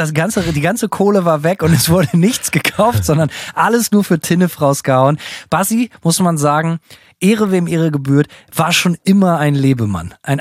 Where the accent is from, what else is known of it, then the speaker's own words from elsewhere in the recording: Bremen, Germany; Also bei uns in Bremen ist ja bundesweit dafür bekannt, eine sehr, sehr, sehr arme Stadt zu sein.